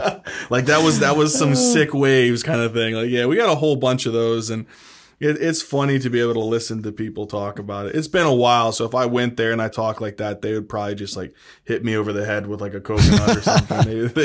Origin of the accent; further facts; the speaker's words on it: Hawaii, United States; I'm Hawaiian, so I have a lot of family.